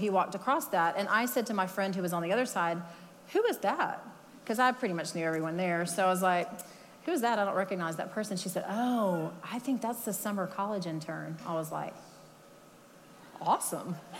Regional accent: Texas, United States; I grew up in Texas, so for me, it wasn't that big of a stretch to go to school there.

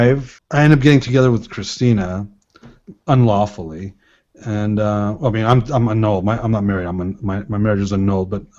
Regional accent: California, United States; we're all from Southern Cal

